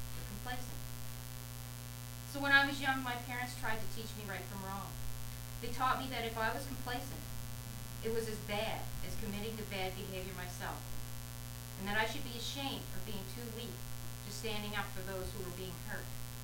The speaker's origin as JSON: {"language": "English", "country": "Canada", "said": "So I want to stand before you today as a free and proud Canadian"}